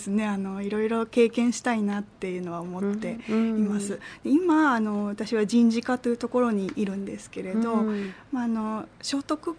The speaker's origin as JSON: {"language": "Japanese", "region": "Nagano", "country": "Japan", "said": "私実は出身が長野県なんですけども、"}